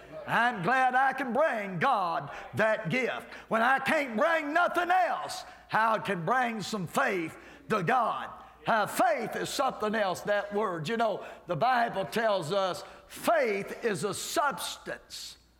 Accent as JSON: {"language": "English", "region": "Kentucky", "country": "United States", "said": "I love it. I'm from Kentucky. You wouldn't know that talking to me. But I love Florida. I pastored in Florida"}